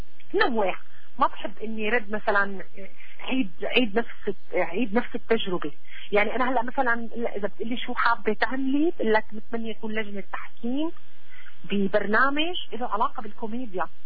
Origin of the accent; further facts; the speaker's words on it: Palestine; also born or lived in Syria; والله أنا حدا فلسطيني، يمكن محظوظة أني أخذت نصين، سوري وفلسطيني